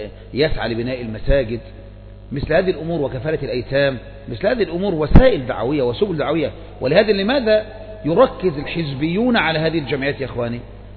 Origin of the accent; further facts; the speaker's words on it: Yemen; والجمعيات التي عندنا في اليمن جمعيات مغلفة